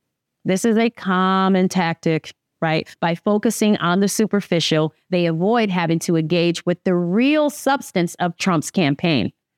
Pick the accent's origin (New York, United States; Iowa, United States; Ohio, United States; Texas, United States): New York, United States; I'm a New Yorker. I've been hearing this for decades.